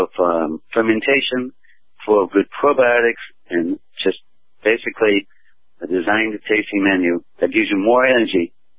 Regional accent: New England, United States; And I grew up in New England on a farm, and my French family in France, my uncle was a holistic doctor, who's now retired.

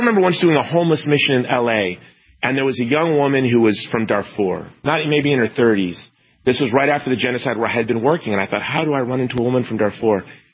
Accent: United States; as an American, I have more to do with the security and safety of Christians in Syria and Iraq

